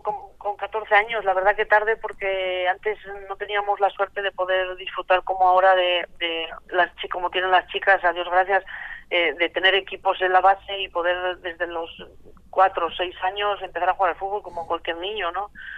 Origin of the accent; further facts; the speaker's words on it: Asturias, Spain; Soy la asturiana con más partidos internacionales absolutos